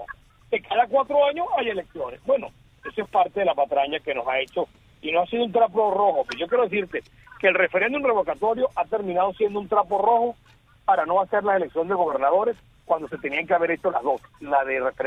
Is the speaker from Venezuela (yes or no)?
yes; Venezuela; así somos los venezolanos